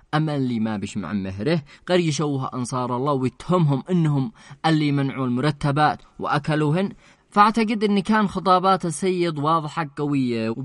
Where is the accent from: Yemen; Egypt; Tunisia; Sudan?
Yemen; بيننا إحنا يمنيين أخو متعايشين بيننا من زمان